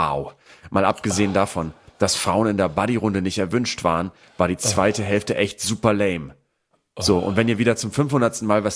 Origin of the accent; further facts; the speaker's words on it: Bremen, Germany; Also auch als Bremer fühlte ich mich so ein kleines bisschen